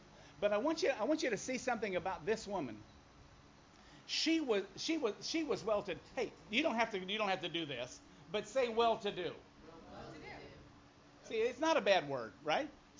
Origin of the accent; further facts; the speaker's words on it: Iowa, United States; But when I was raised in Iowa, and I never considered ourselves poor, but, you know, we didn't have a lot.